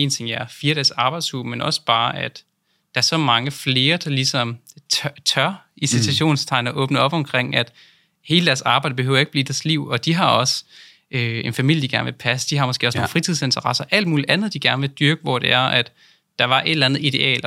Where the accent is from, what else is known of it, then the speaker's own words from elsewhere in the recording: Aalborg, North Denmark Region, Denmark; Jeg er fra Aalborg, så det er ligesom lokalavisen, der kommer ud til hele Nordjylland